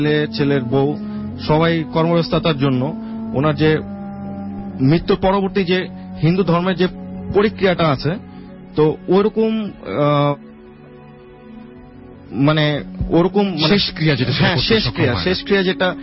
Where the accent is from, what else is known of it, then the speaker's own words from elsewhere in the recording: Begumabad, Chittagong Division, Bangladesh; এই ঘটনাটা ঘটেছিল আমার নিজের গ্রামের বাড়িতে। আমার গ্রামের লোকেশনটা হচ্ছে কুমিল্লাতে, কুমিল্লা থেকে প্রায় 30 কিলোমিটার দূরে, কুমিল্লা সিটি থেকে প্রায় 30 কিলোমিটার ভিতরের দিকে একটা গ্রামে। গ্রামের নাম হচ্ছে বেগমাবাদ।